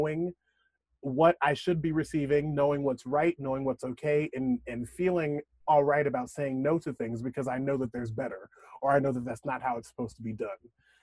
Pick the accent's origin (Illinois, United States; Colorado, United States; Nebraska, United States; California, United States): Nebraska, United States; Omaha; I was a black man from Omaha, Nebraska